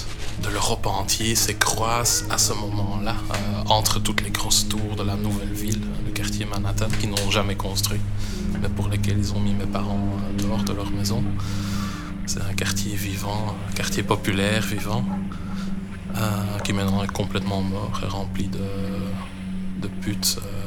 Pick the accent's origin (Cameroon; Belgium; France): Belgium; c'est ça notre condition d'être en tant que Belge.